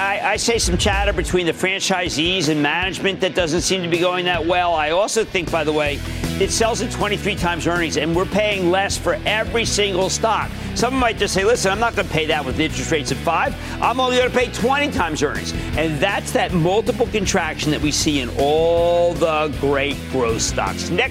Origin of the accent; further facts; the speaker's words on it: New Jersey, United States; Hey, how about we go to Marvin in my home state of New Jersey?